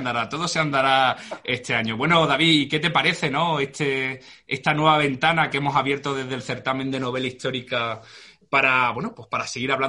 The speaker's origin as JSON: {"language": "Spanish", "town": "Úbeda", "region": "Andalusia", "country": "Spain", "said": "porque los dos somos de Úbeda"}